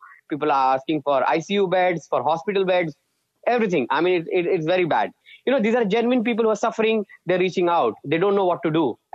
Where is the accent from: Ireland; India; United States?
India; not because I'm an Indian, not because it's affecting me